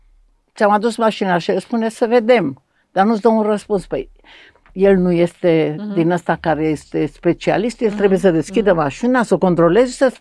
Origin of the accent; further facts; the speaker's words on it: Romania; treaba asta emoțională, care noi n-am știut-o ca români